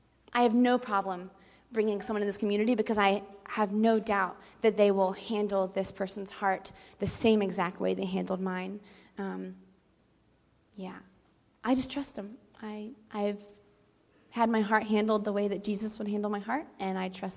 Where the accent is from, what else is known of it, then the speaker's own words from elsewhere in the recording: South Carolina, United States; And I just know, we're from South Carolina, like I said, and a lot of the churches there are very traditional.